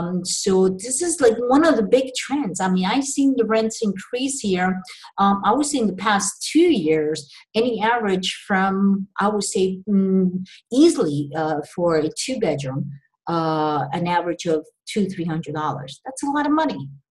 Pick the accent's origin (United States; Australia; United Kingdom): United States; Florida; even from my home state in Florida